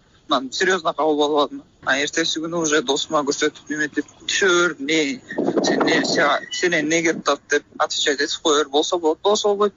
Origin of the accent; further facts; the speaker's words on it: Astana, Kazakhstan; also born or lived in Kara-Kulja, Kyrgyzstan; Мен өзү Кыргызстандан, Оштон, Каракулжадан. А бирок мен Астанада, Казакстанда туулгам, ошол жакта окугам, 20 толдум жакында.